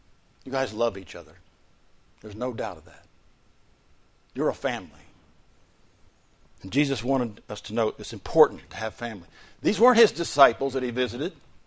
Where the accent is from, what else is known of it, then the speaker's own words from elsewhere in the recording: Florida, United States; I grew up in Florida and they were easy to get.